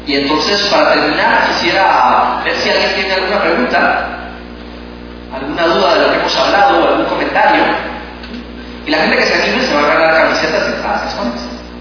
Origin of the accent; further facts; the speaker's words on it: Guatemala; cuando yo llego y digo que soy guatemalteco